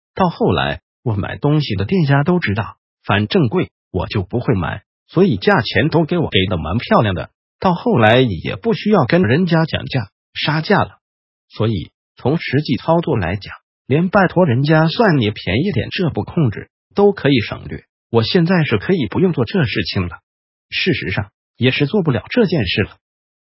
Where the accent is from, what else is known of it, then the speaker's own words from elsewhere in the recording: Taiwan; 因为我们台湾人机车是路边随便停，有的时候别人经过找地方坐就坐你机车上面。